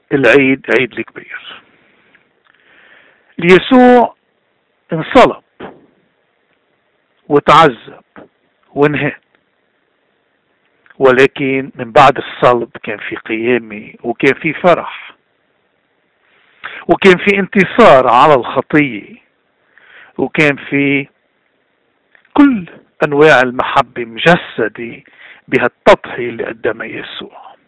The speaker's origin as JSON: {"language": "Arabic", "country": "Lebanon", "said": "نحن كلبنانية"}